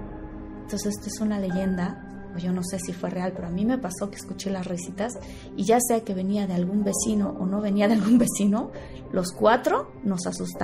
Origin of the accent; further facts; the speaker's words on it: Tabasco, Mexico; yo crecí en Tabasco con mi familia y yo tengo dos hermanos y una hermana, entonces somos cuatro hijos.